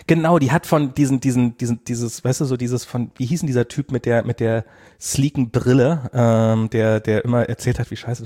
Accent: eastern Germany, Germany; ich bin ja im Osten groß geworden.

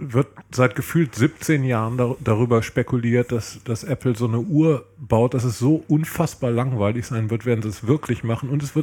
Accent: Italy; German is a second language; Das reicht ja, bei uns in Italien reicht das.

